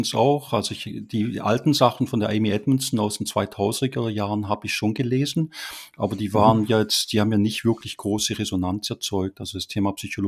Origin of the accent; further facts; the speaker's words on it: Baden-Württemberg, Germany; Wo komme ich her? Vom Bodensee oder genauer aus dem Hegau. Wohne jetzt seit 30 Jahren in der Schweiz, jetzt im schönen Luzern.